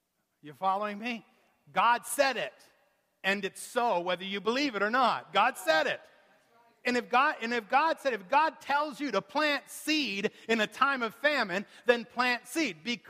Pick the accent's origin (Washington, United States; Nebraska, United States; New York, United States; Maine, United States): Maine, United States; I grew up in Maine, so forgive me every once in a while when the maniac part of me comes out.